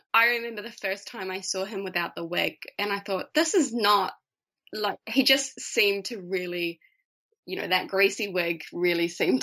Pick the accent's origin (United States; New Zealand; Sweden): New Zealand; Oh, I didn't know anything about him outside of Harry Potter, but I'm from New Zealand, so that's what I'm using as my excuse.